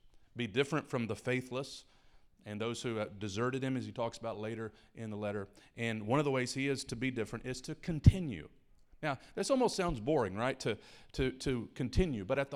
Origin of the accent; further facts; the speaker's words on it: Kentucky, United States; also born or lived in Detroit, Michigan; I was born in Detroit, grew up in Kentucky, went to college on a baseball scholarship.